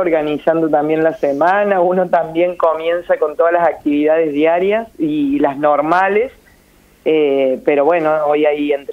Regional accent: Villa Mercedes, San Luis, Argentina; Sí, de Villa Mercedes. Así que, bueno, muy contento.

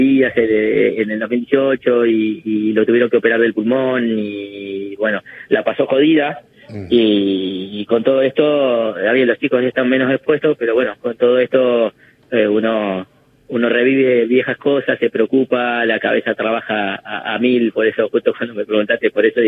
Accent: San Francisco, Córdoba, Argentina; Sí, yo soy de acá. Mira, soy de acá, San Francisco.

